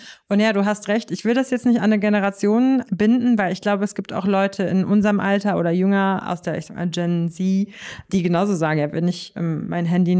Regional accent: Berlin, Germany; Ich selber bin Berlinerin und bin hier verwurzelt.

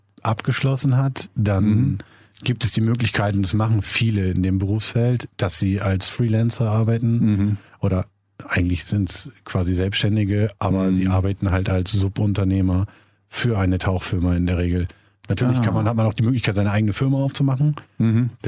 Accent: Bremen, Germany; Nee, in der Nähe von Bremen. Mhm. Ich komme aus der Nähe von Bremen.

